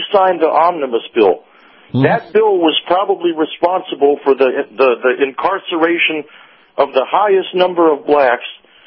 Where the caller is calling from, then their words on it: Clearwater, Florida, United States; also born or lived in Korea; Hi, Captain. … in Clearwater.